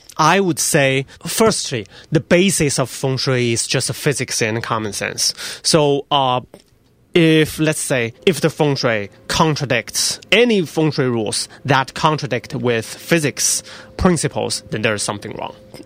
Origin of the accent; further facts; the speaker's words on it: Nanjing, Jiangsu, China; I am from Nanjing in China.